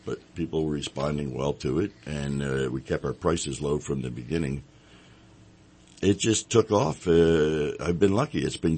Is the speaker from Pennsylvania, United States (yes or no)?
yes; Philadelphia, Pennsylvania, United States; now in Reading, United States; No, I'm from Philadelphia originally.